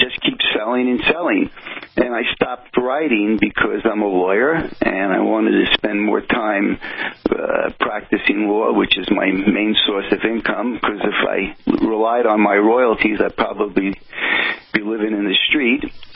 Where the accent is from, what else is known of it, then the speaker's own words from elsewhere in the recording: New Jersey, United States; accent: New Jersey; the computer's pretty accurate in picking up my New Jersey accent, which I'm sure you can hear.